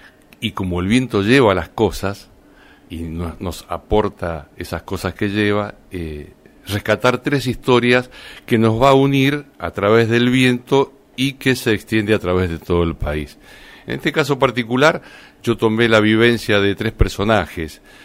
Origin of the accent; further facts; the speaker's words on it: Mendoza, Argentina; born there; poeta mendocino, de Guaymallén, ahí cerquita donde yo nací